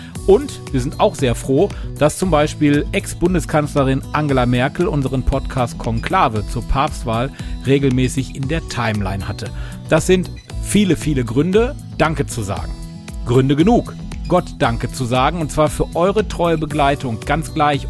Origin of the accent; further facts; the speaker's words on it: Recklinghausen, North Rhine-Westphalia, Germany; Also ich hätte da mal richtig Bock drauf, sowas auch hier in meiner Heimatstadt Recklinghausen zu probieren.